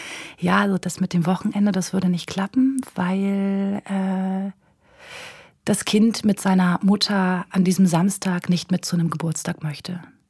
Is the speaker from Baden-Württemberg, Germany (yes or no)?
no; Cuxhaven, Lower Saxony, Germany; now in Hamburg, Germany; In Cuxhaven.